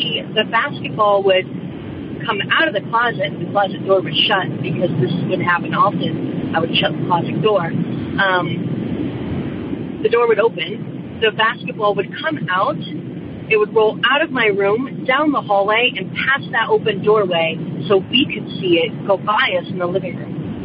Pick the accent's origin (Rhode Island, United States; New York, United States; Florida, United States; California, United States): Rhode Island, United States; now in Connecticut, United States; I'm from Connecticut. My whole life, I lived in Rhode Island until just the past 5 or 6 years.